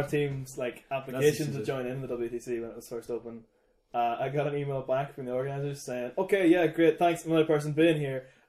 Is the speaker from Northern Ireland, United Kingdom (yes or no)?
yes; Northern Ireland, United Kingdom; as Northern Ireland, we are part of the UK, but people here can hold dual nationalities of being Irish and British.